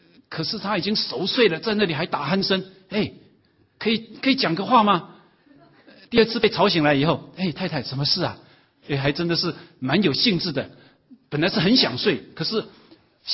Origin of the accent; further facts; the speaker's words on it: Indiana, United States; 我是从印第安纳来的